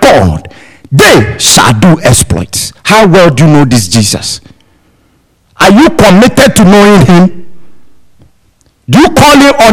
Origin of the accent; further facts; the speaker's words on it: Ghana; I'm from Ghana.